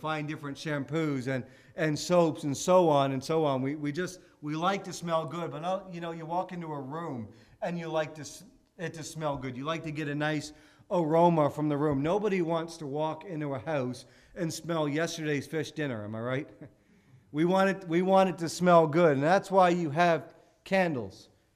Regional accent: Canada; And of course, since we're from Canada, there were a lot of hockey trophies on that wall.

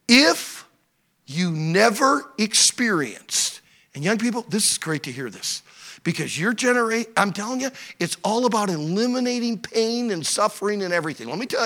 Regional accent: Pensacola, Florida, United States; I said, "Yeah, I'm from Pensacola." And then I said these words. I said, "Hey, I survived Ivan too. Ivan was the worst hurricane Pensacola ever had.

